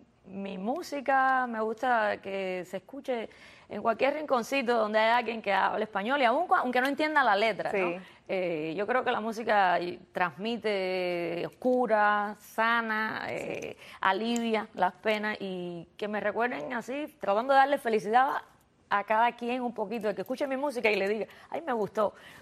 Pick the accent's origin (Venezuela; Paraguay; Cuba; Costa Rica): Cuba; now in Miami, United States; en el caso mío, que soy cubana y llevo aquí voy a cumplir 23 años.